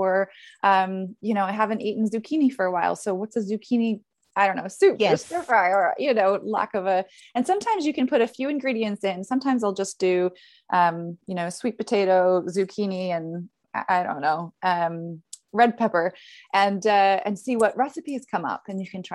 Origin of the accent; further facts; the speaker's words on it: Canada; I say herbs because I'm Canadian.